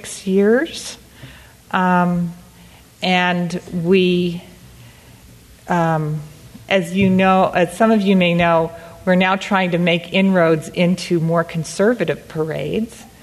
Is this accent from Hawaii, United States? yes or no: no; Cambridge, Massachusetts, United States; I was Mormon girl from Cambridge. I was also, I ended up going to Harvard for my undergrad.